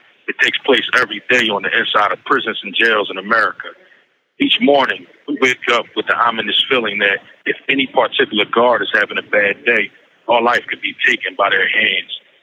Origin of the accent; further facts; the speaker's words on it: Philadelphia, Pennsylvania, United States; I'm from Philadelphia.